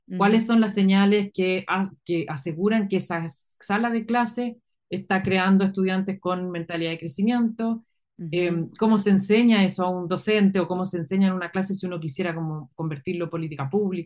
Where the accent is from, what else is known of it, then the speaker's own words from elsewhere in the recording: Chile; ay, es que así somos los chilenos, es que así, entonces, qué ganas que fuera, si es que los chilenos no nos rendimos